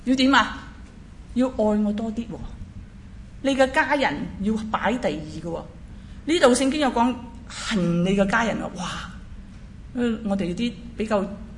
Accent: Malaysia; also born or lived in Taiwan; 我在马来西亚八年了，我们在马来西亚二千年，我是马来西亚人不错，但是 我去了台湾读书嘛，四年，然后回去一年呢

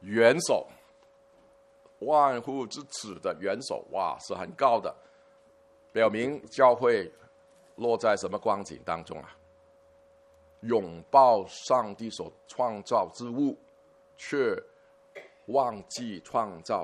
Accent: Guangdong, China; 是你们说我们广东人有一句话

